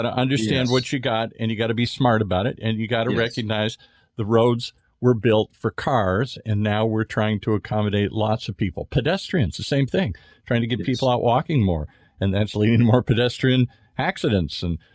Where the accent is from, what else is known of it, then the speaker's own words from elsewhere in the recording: Michigan, United States; also born or lived in Minnesota; I grew up in the Midwest, in Michigan, Minnesota, places like that.